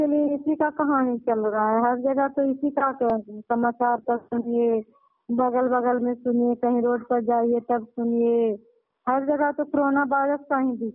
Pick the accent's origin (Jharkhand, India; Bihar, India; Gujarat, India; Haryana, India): Bihar, India; Amrawada; मैं अमरावड़ा गांव भगवानपुर पंचायत के रहने वाली हूँ। मैं सीएनआरसी के पद से काम कर रही हूँ भगवानपुर पंचायत पे।